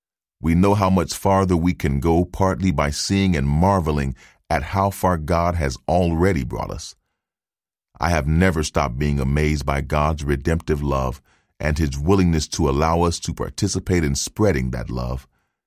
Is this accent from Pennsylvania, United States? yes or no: no; Mississippi, United States; English is a second language; also born or lived in California; I dreamed of going back to my home state of Mississippi and sharing the love and joy of Jesus Christ that I had discovered in California.